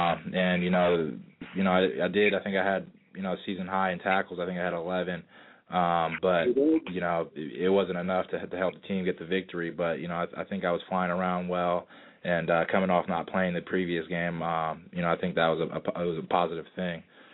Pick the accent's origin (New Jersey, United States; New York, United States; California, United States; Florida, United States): New Jersey, United States; Tinton Falls; Monmouth County. Grew up in Tin Falls.